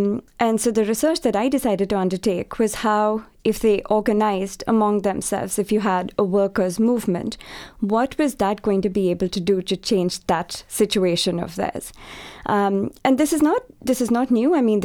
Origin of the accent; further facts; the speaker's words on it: India; I've been interested in peasants because I come from India.